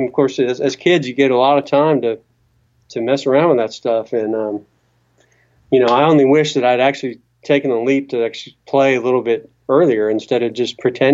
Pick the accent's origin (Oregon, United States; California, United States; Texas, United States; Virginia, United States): California, United States; and I think it was growing up in Southern Cal, rock was so big and metal, and nothing wrong with that stuff.